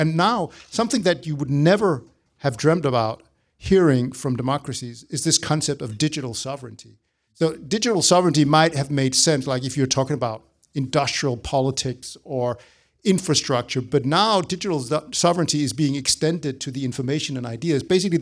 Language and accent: English; Denmark; My home country, Denmark